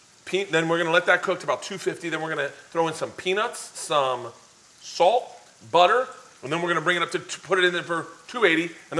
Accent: Tampa, Florida, United States; Tampa, but I had butter.

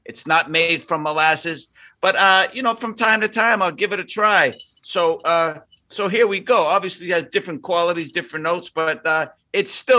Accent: Boston, Massachusetts, United States; I am a kid from Southie and I'm Irish

